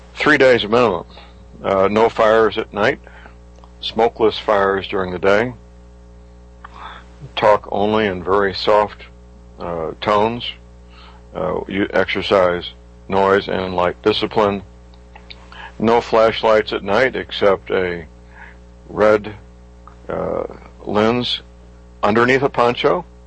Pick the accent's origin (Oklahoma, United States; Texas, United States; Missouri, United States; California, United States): Missouri, United States; St. Louis; Dr. Myers is a chiropractic physician living and practicing in my hometown, St. Louis, Missouri.